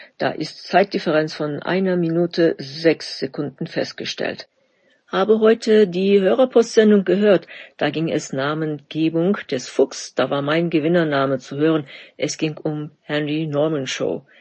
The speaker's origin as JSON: {"language": "German", "town": "Wuppertal", "region": "North Rhine-Westphalia", "country": "Germany", "tie": "born or raised there", "said": "Wuppertal ist meine Heimatstadt in Deutschland."}